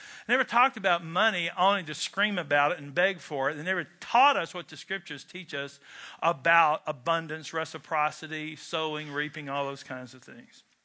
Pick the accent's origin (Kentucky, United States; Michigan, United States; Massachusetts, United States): Kentucky, United States; I'm from Kentucky where indeed smoking is still, to this day, a spiritual gift.